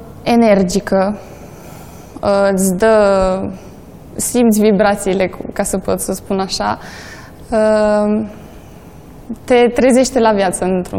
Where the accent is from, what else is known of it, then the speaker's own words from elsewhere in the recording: Poland; first language Polish; Este limba mea maternă, cu ea am crescut, în cadrul ei am gângurit primele mele cuvinte. Și pot să spun că sunt mândră să mă afirm ca fiind poloncă.